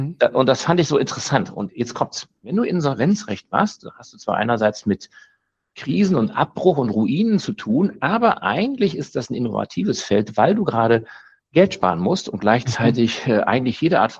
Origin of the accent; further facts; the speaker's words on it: Northern Germany, Germany; Wobei der größere Sprung war, als Norddeutscher nach Tübingen zu gehen.